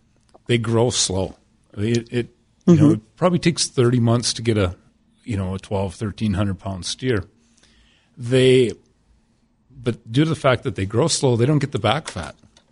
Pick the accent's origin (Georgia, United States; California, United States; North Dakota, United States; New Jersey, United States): North Dakota, United States; Hankinson; Well, I am born and raised in Hankinson, and I sell insurance in Hankinson